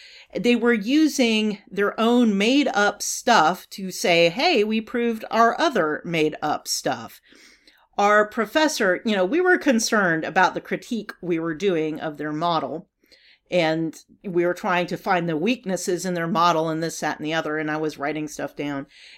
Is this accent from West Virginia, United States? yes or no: no; New York, United States; I'm sure you heard the unspoken word in there, I'm from New York